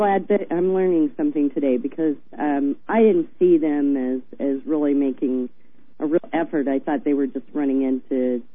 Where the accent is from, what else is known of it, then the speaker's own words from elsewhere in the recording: Missouri, United States; I grew up in Missouri, you know.